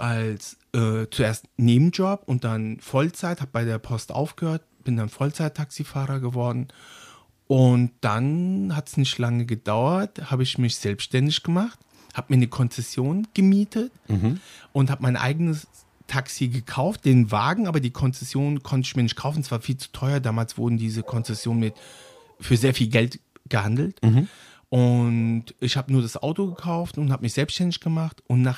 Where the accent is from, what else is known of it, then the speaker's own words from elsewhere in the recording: Frankfurt am Main, Hesse, Germany; Und da ist natürlich auch das Thema, wo ich dann sage, ja, Frankfurt am Main ist meine Heimat.